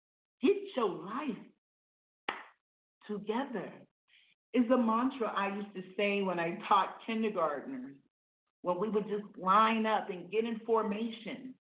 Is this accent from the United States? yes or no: yes; South Carolina, United States; It's growing up in South Carolina and looking out in the fields and like, yes, you know, that becomes Advil one day, but knowing it as a plant.